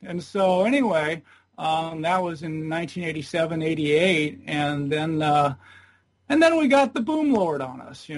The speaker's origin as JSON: {"language": "English", "town": "Ventura", "region": "California", "country": "United States", "tie": "born or raised there", "said": "we ended up back in my hometown of Ventura, California, by 1987."}